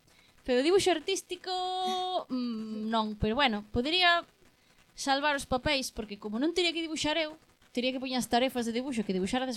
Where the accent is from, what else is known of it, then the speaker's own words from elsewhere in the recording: Galicia, Spain; Eu escribo en galego porque é a miña lingua materna.